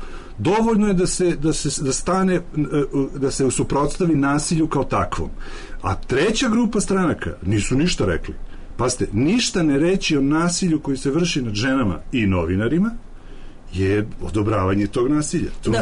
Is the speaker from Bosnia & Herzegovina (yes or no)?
no; Serbia; mi smo ljudi Srbi